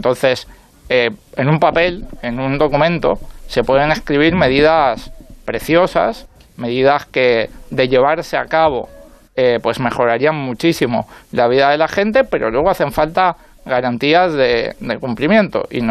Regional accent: Aragon, Spain; incluso a lo mejor en Aragón, donde también las negociaciones son complejas, en mi tierra

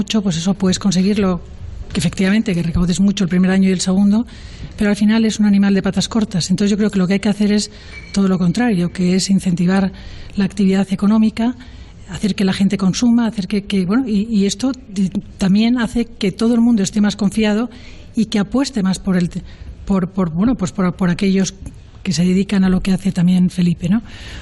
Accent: Burgos, Castile and León, Spain; Ya, pues no, soy burgalesa, burgalesa.

